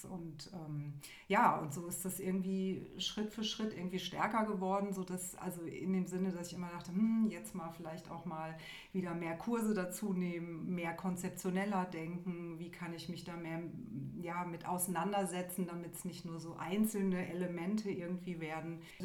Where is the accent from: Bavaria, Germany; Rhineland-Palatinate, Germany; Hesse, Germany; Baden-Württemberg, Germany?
Rhineland-Palatinate, Germany; Mainz; Ich bin aus Mainz. Ich lebe hier und bin künstlerisch tätig